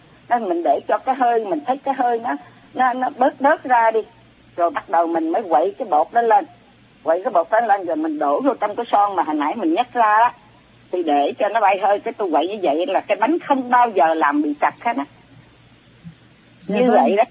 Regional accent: Southern Vietnam, Vietnam; now in Houston, United States; Tôi là người Nam

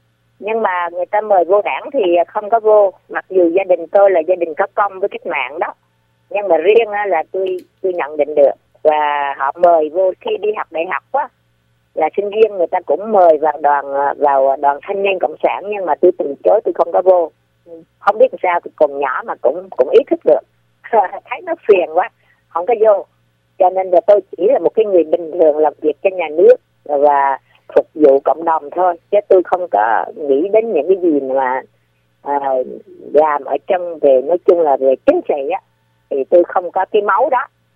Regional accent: Phú Yên, Vietnam; Dạ, ở Phú Yên. Quê tôi là ở Phú Yên.

